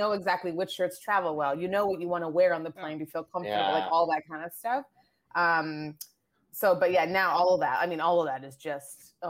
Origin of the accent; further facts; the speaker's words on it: Nigeria; born there; also born or lived in Asia / France; I'm a very international person. Like I was born in Nigeria. I've traveled all around Canada and the States. I've traveled overseas. I lived in Asia for a long time. You know, have traveled and lived in France for a bit.